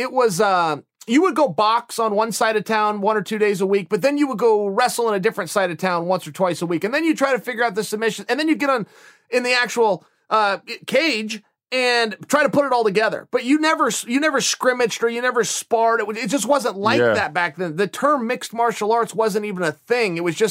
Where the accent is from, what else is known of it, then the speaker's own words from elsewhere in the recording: Oregon, United States; You know, I loved Oregon. I was born here. I will die here.